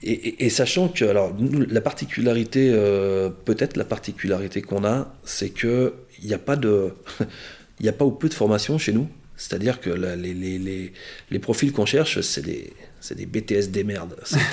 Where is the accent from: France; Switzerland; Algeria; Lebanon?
France; Feurs, Auvergne-Rhône-Alpes; born there; je pense que je vais mourir à Feur, puisque je suis né à Feur et que j'ai fait mon activité à Feur.